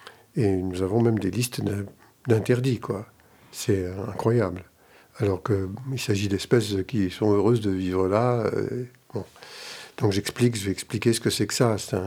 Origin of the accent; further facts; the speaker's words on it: Nouvelle-Aquitaine, France; Bon, moi, je viens quand même d'ailleurs, je viens de la Creuse.